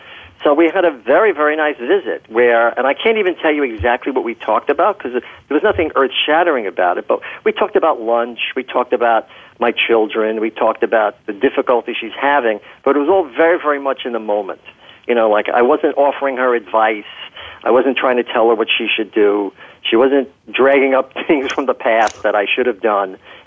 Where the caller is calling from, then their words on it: Millburn, New Jersey, United States; Yeah, between the Short Hills Mall and Newark Airport is Milburn, New Jersey.